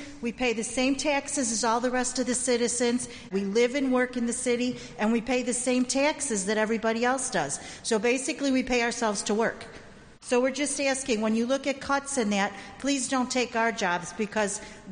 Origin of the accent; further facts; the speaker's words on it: Chicago, Illinois, United States; I'm a 22-year city worker and a lifelong Chicagoan born and raised in the Lincoln-Belmont area back in the 60s before gentrification.